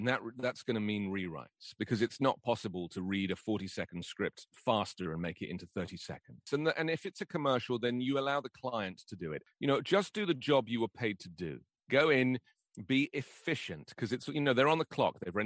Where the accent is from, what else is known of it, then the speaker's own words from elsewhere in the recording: London, United Kingdom; born there; I was born in London.